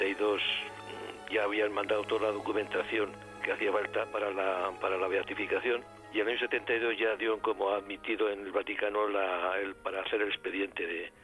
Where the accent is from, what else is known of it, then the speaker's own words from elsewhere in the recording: Navarre, Spain; como yo soy navarro y digo que soy navarro y ejerzo